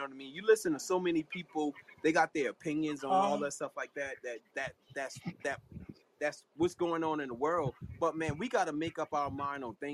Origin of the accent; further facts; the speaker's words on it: Canada; I'm originally from Canada.